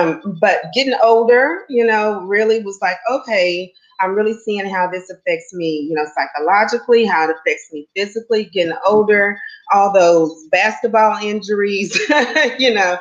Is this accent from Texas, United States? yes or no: yes; Wichita Falls, Texas, United States; it actually took me back to my hometown in Wichita Falls, you know, growing up in the 70s, 80s, and 90s